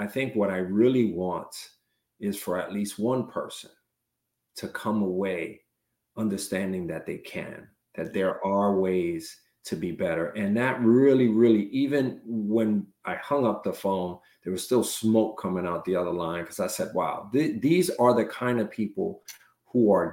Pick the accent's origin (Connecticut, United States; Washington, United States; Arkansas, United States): Connecticut, United States; first time me and you spoke on the phone, let it be that we're both from Connecticut.